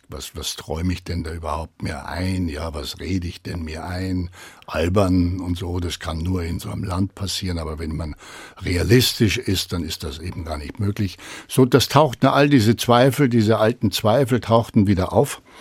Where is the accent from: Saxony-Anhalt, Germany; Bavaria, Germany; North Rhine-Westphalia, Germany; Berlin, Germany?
Bavaria, Germany; Rosenheim; Die haben gesagt, wo kommen Sie denn her? Dann habe ich gesagt, Rosenheim, dann wurde gelacht.